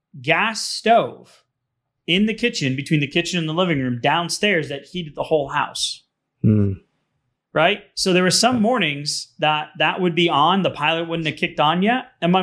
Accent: New England, United States; growing up in New England, and I'll keep this really brief, but it was an old house, right?

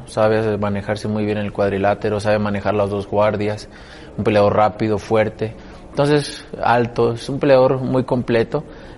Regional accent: Mexico; A mí siempre venir a mi país es un orgullo, ¿no?

